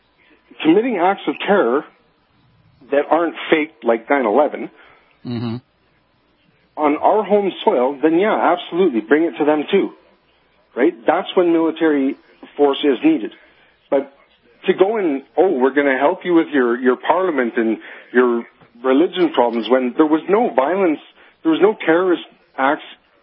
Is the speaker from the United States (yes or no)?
no; Canada; I'm a Canadian personally, and I'm a patriot. I love Canada and all